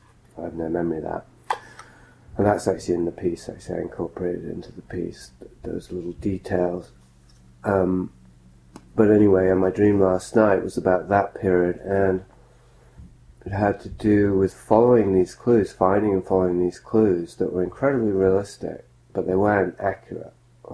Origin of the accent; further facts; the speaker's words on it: Yorkshire and the Humber, United Kingdom; because I grew up in Yorkshire